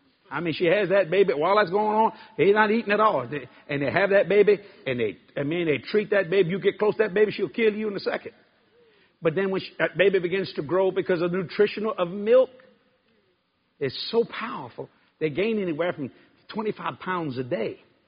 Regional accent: Louisiana, United States; I had a hard time speaking English. I'm a Cajun.

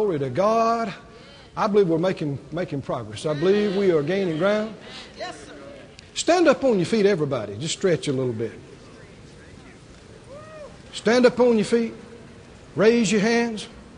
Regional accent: the South, United States; I grew up in the South. Maybe you couldn't tell that.

